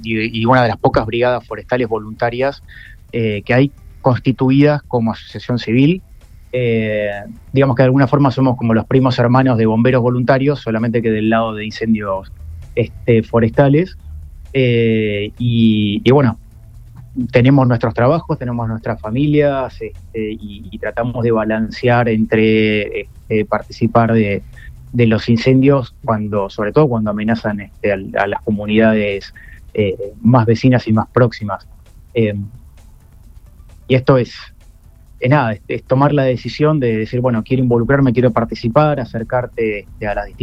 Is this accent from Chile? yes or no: no; El Bolsón, Río Negro, Argentina; Nosotros somos de Río Negro, de la localidad del Bolsón